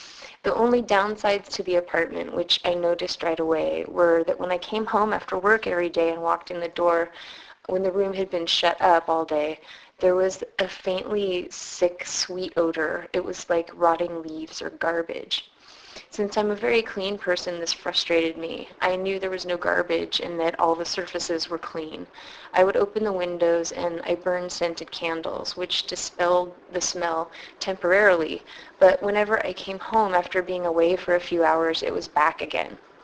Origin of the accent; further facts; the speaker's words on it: San Francisco, California, United States; I'm from San Francisco. In 1997, I was living in Ithaca, New York, where my mother and my two half-brothers live.